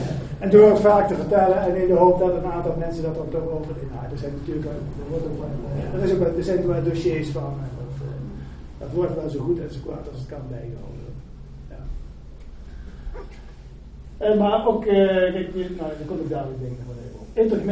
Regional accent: Netherlands; die we als Nederlanders dan zouden moeten gaan betalen als we gebruik maken van de Duitse autowegen.

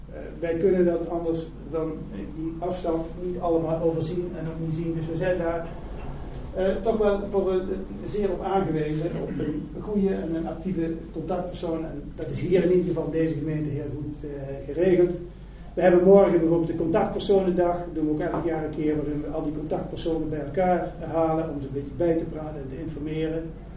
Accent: Netherlands; die we als Nederlanders dan zouden moeten gaan betalen als we gebruik maken van de Duitse autowegen.

